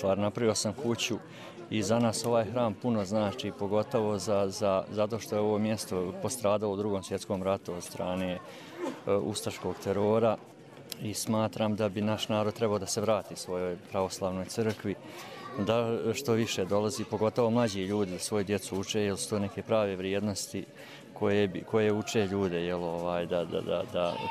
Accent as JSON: {"language": "Serbian", "town": "Bihać", "region": "Una-Sana Canton", "country": "Bosnia & Herzegovina", "tie": "born or raised there", "moved": "yes", "lives_now": "Banja Luka, Bosnia & Herzegovina", "said": "Ja sam inače rodom iz Bihaća, znači u Banja Luci sam već od 95. 6. godine."}